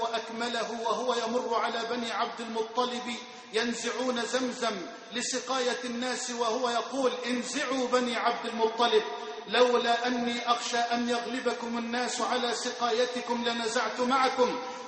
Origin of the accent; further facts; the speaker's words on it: Egypt; اللهم اجعل بلدنا مصر أمنا أمانا سخاء رخاء